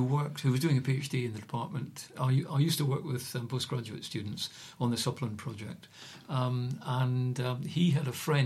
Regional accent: Aberdeen, Scotland, United Kingdom; also born or lived in Rochdale; the place of birth was Rochdale, although I was brought up in Aberdeen, Scotland.

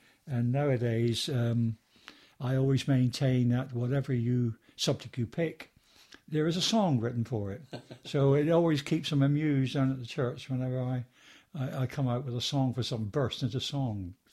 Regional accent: Plymouth, South West England, United Kingdom; born there; And I was born on the 6th of May 1935 in Plymouth.

